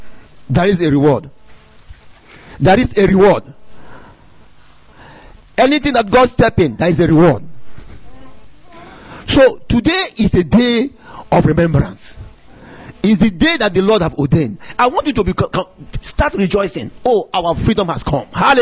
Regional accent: Nigeria; English is a second language; moved away; when I came to this country in the first time, people ask me, where are you from? When I say Nigeria

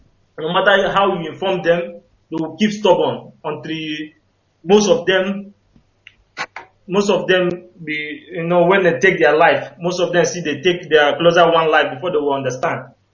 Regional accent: Enugu State, Nigeria; now in Moscow, Russia; from Enugu State, Nkano.

